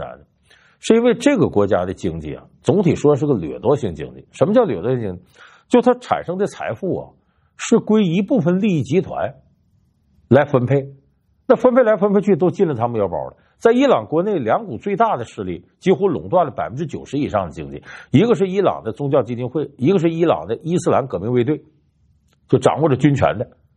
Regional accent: Northeast China, China; 用我们东北老家的话，这支球队不省心呢。

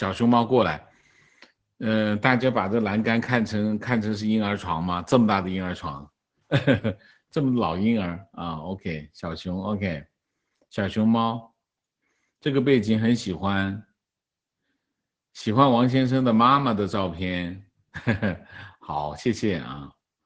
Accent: Guangdong, China; 情况我在广东长大的外地人，在这里读书的过程中

